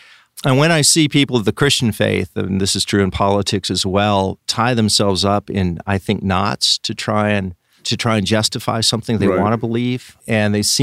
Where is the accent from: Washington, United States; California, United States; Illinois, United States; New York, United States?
Washington, United States; Richland; I grew up in a city called Richland, which is on the east side of the state, Washington State. It's a conservative part of the state, as opposed to Seattle on the west side.